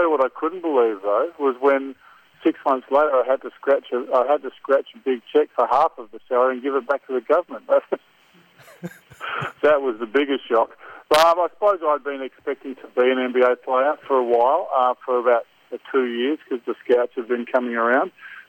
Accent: Australia; I was a kid from Australia and I wasn't taking myself too seriously, and Australians tend not to a little bit.

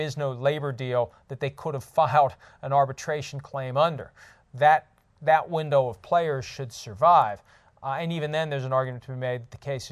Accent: West Virginia, United States; when I travel, I'll tell people I'm from West Virginia, and they'll say, well, I've been to Virginia.

